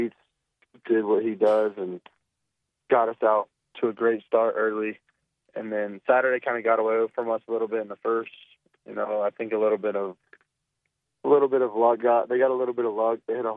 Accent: Oklahoma, United States; You know, I'm from Oklahoma, so that place is like 30 minutes from my house.

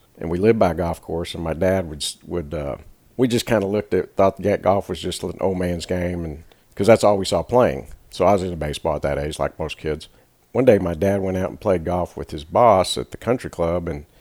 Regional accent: Roswell, New Mexico, United States; I grew up in Roswell. Being Hispanic, you know, all the little Hispanic boys and girls, we just kind of looked up to her.

